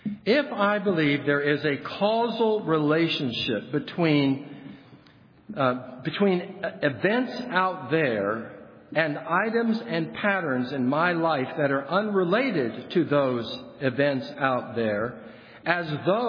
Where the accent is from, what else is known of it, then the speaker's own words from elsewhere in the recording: Los Angeles, California, United States; Now, I grew up in Los Angeles. Our teams do not have team songs.